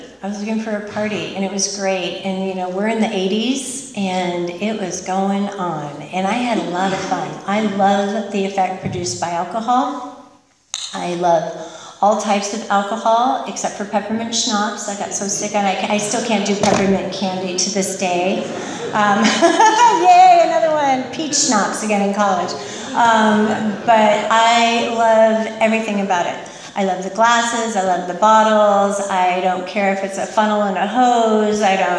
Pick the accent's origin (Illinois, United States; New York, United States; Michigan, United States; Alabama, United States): Michigan, United States; also born or lived in Texas; This is back in Michigan. I was born in Texas, grew up in Michigan.